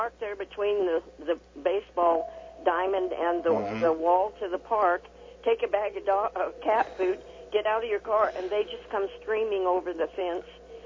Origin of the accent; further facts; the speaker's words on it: Kingman, Arizona, United States; also born or lived in Texas; I'm a Kingmanite, but I lived in Texas 35 years, and I came back.